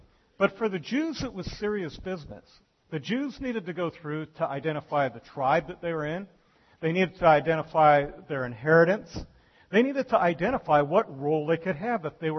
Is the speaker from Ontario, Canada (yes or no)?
yes; Toronto, Ontario, Canada; In fact, my side is just pure English. What can I say? I'm from Toronto, Canada. My parents are from there. Everyone else is from England.